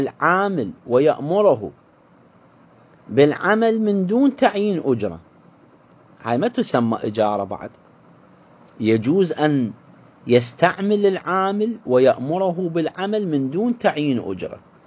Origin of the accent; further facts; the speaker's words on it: Iraq; إحنا عندنا في العراق